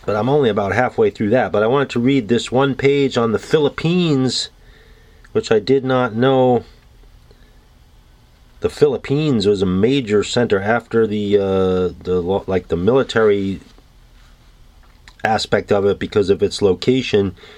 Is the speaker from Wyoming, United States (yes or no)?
no; New York City, New York, United States; I mean, I grew up in New York City.